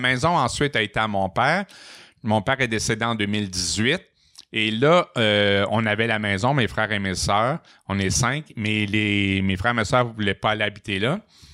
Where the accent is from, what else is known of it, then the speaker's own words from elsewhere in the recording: Matane, Quebec, Canada; born there; moi, je suis né à Matane. J'ai passé à peu près tous les étés de ma vie en Gaspésie. La famille de mon père et de ma mère venait de Matane.